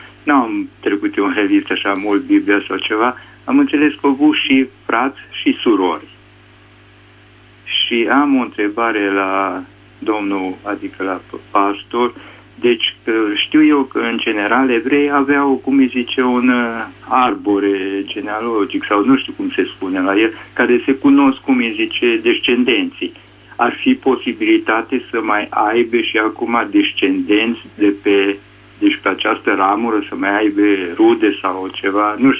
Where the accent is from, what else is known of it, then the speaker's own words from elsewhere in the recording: Arad, Arad County, Romania; Bună ziua, sunt din Arad